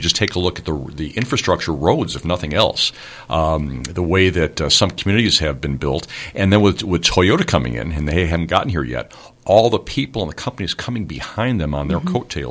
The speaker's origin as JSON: {"language": "English", "town": "Chicago", "region": "Illinois", "country": "United States", "tie": "born or raised there", "lives_now": "North Texas, United States", "said": "I grew up in Chicago, and Chicago had a number of communities."}